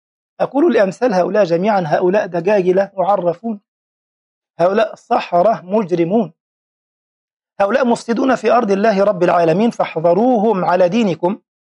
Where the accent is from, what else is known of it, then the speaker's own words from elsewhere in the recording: Egypt; يعني ما أقولش أن أنا مصري، لا، مصر انتماء لوطني وبلدي نعم